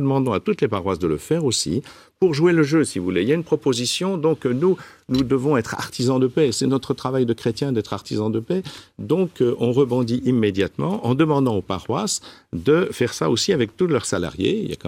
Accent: Paris, Île-de-France, France; oui, je suis parisien

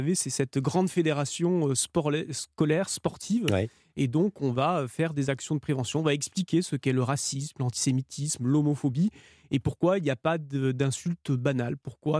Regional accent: Southwest France, France; Moi, je suis originaire du Sud-Ouest.

